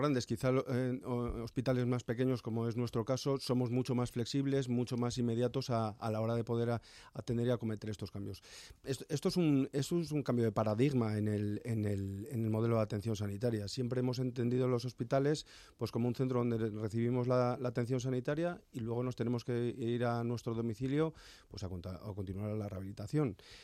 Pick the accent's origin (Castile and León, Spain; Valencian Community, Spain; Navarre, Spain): Castile and León, Spain; Yo vengo de León y de Burgos, dos provincias que, bueno, pues al contrario que Madrid, tienen mucha menor población, muy dispersa, y demográficamente las personas son mayores.